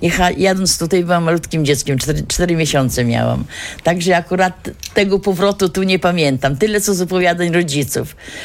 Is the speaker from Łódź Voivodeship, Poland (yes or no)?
no; Lubin, Lower Silesian Voivodeship, Poland; moved away as an adult; No ja przyjechałam tutaj w roku 66. Wyszłam tu za mąż, pochodzę z Zagłębia Górniczego, Lubiń. No i mieszkam do tej pory